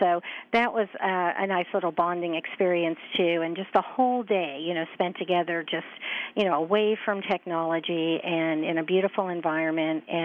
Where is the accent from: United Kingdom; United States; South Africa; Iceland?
United States; East Coast; We grew up on the East Coast.